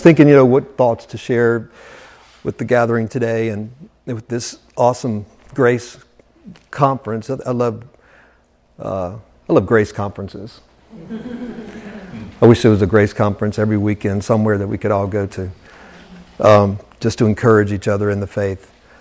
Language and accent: English; Alexandria, Louisiana, United States; So I was born on the Red River in Alexandria, and that's my hometown after the flesh, in the natural.